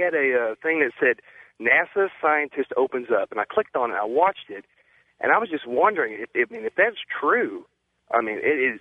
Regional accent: Sacramento, California, United States; I'm from Sacramento.

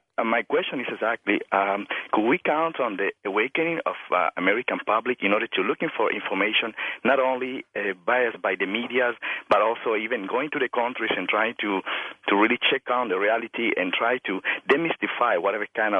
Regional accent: Cuba; English is a second language; now in Ottawa, Canada; from Ottawa in Canada. I have been living here from 5 years. I'm originally from Cuba.

